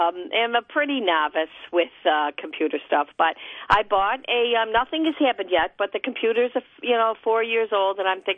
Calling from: Irondequoit, New York, United States; Around Aquoit.

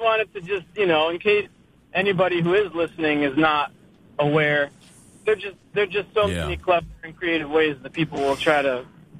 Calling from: Fairport, New York, United States; Fairport, New York, where the conventions happen.

